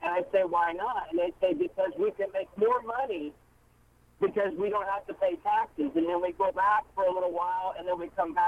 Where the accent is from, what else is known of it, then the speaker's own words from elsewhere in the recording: Kansas, United States; I grew up in Southeast Kansas where you were taught to earn your way.